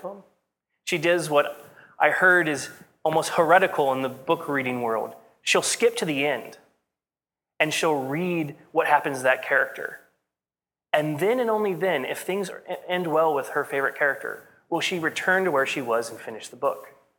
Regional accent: United States; I mean, I grew up in America.

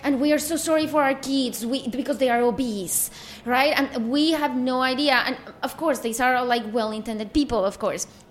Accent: Colombia; now in United States; I'm from Colombia and I now live in the US

